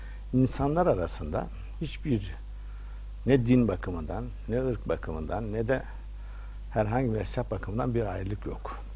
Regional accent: western Anatolia, Turkey; Her yerde ben bir Batı Anadolu insan olarak Doğu Anadolu'da daha fazla itibar gördüm.

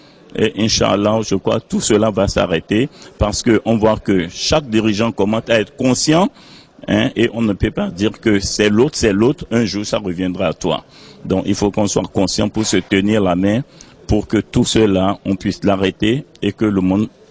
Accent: Benin; je viens du Bénin

